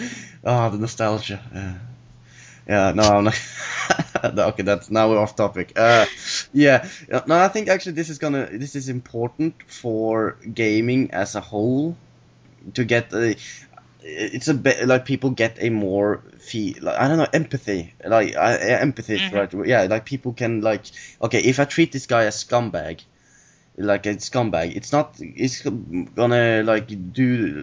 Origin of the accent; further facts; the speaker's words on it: Norway; Well, I come from Norway